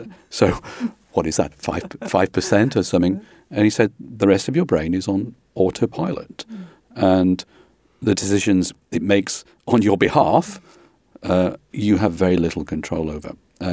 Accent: United Kingdom; particularly in the UK, of course, my home country

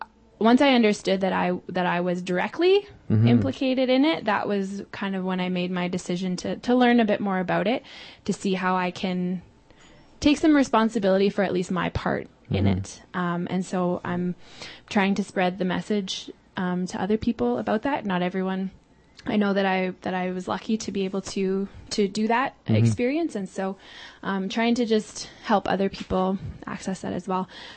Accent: Canada; how I was benefiting from these things as a Canadian citizen and as someone who benefits from the Canadian pension plan.

